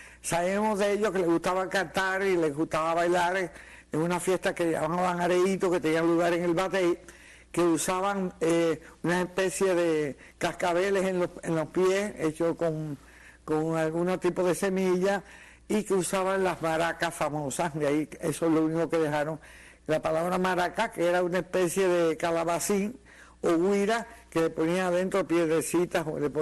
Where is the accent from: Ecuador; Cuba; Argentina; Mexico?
Cuba; yo recuerdo que de niña en Cuba casi todo el mundo tocaba algún tipo de instrumento musical.